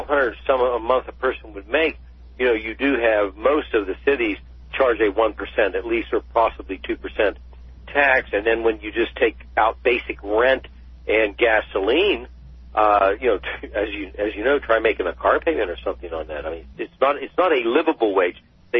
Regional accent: Appalachia, United States; I think, and people, you know, I'm from Appalachia, and the district I represented was Appalachia

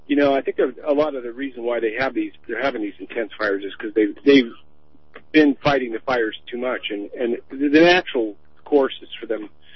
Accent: California, United States; Well, growing up in California, in Southern California, we would have these fires that would just be unbelievable.

